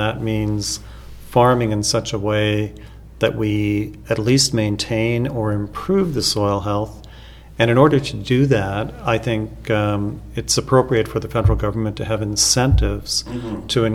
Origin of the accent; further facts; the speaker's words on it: Ontario, Canada; I mean, I grew up in Wellington County. I know how people think, and I think I would represent what they want.